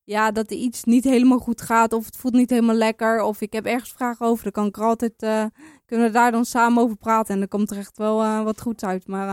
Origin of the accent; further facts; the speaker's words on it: Netherlands; En omdat we allemaal als Nederlanders zo dicht bij elkaar zitten, krijg je ook wel snel wat mee hoor voor de prestaties van je landgenoten.